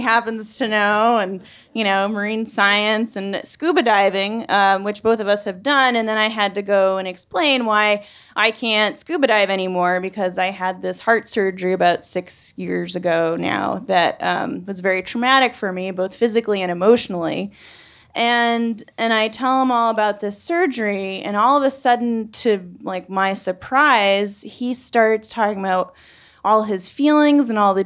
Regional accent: New England, United States; I'm from New England and I've known you 2 days.

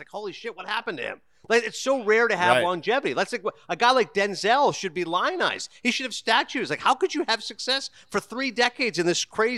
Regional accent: Toronto, Ontario, Canada; And obviously, Toronto is great. Of course, my hometown.

